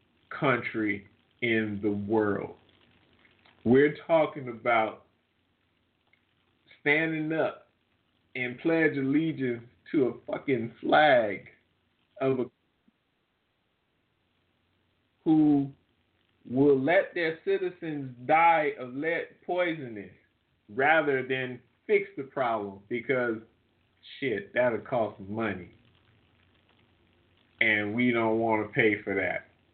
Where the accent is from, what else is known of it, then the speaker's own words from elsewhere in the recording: Indiana, United States; In the meantime, my home state of Indiana, their soil is toxic.